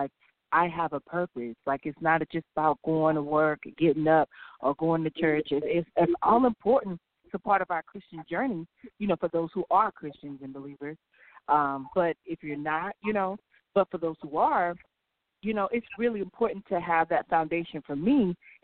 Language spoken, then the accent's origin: English; Campbellton, Florida, United States; now in Orlando, United States; I'm currently located in Orlando, Florida, but originally I'm actually born and raised. I'm from Campbellton, Florida.